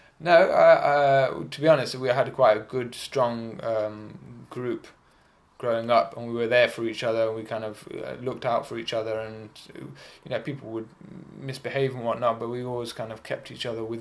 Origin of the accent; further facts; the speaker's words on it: England, United Kingdom; Obviously being from a British background, maybe I added something to the group that they could see in me. He's English, but he's not here to dominate us or to persecute us or whatever.